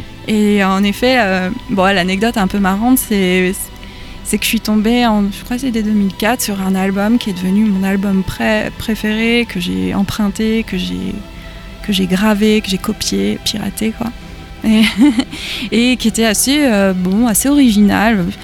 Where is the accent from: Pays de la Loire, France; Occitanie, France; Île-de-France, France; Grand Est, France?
Pays de la Loire, France; On habitait dans un petit village, donc on allait à La Roche-sur-Yon. Moi, je suis de Vendée à l'origine.